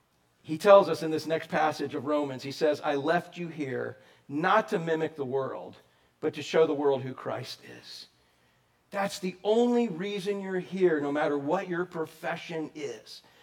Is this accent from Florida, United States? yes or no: yes; Orlando, Florida, United States; growing up in Orlando, before there was concrete, and we had jealousy windows